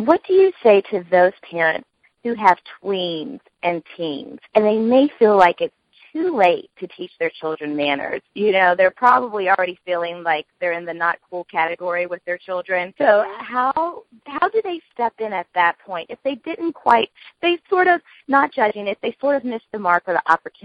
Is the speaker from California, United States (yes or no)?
no; West Virginia, United States; This just makes me so excited because I am from West Virginia